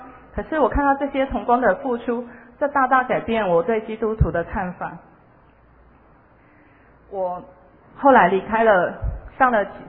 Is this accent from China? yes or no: no; Taiwan; 我们台湾人